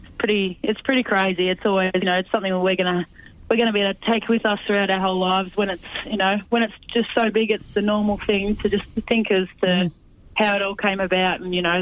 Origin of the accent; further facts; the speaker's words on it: Macedon, Victoria, Australia; now in Torquay, Australia; So I'm locally from Macedon, but I've been in Torquay Geelong area for the last 5 or 6 years.